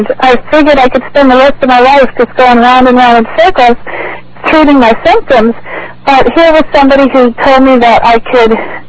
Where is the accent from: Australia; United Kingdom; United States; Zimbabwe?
United States; Costa Mesa, California; Well, I'm from Costa Mesa, California, and I used to work in offices